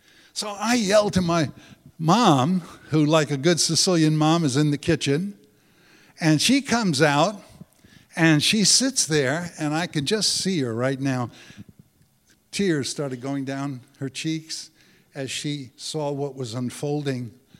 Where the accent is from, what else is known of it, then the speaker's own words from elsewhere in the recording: Long Island, New York, United States; Now, I grew up on Long Island, and like many Italians, came from a Catholic background, and not a very religious family.